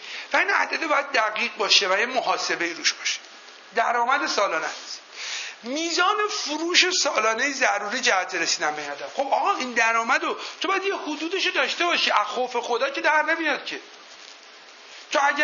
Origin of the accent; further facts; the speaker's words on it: Iran; born there; من توی مملکت به دنیا آمدم و دارم زندگی میکنم.